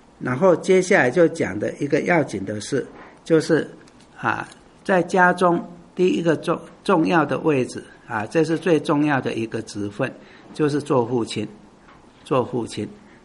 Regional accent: China; 我们中国人讲远离这些小人

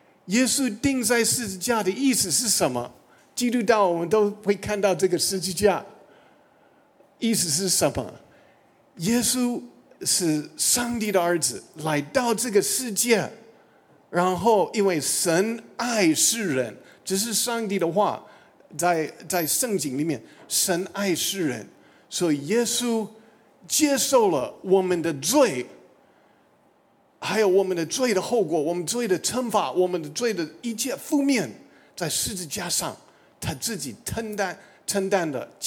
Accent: United States; now in Taiwan; 我们美国人觉得华人蛮有智慧

